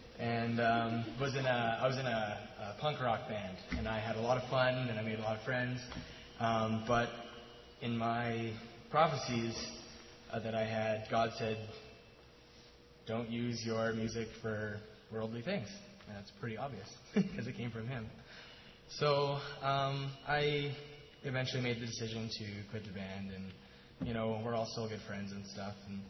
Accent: Saskatoon, Saskatchewan, Canada; I'm from Saskatoon.

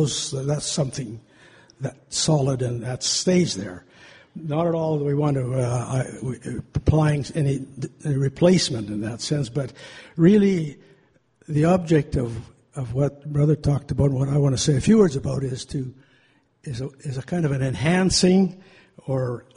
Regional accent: Saskatoon, Saskatchewan, Canada; Good evening. … from Saskatoon.

